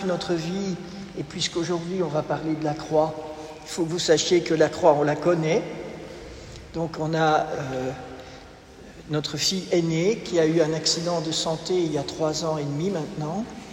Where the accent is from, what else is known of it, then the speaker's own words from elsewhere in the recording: Belgium; comme on dit dans mon pays, puisque je suis belge.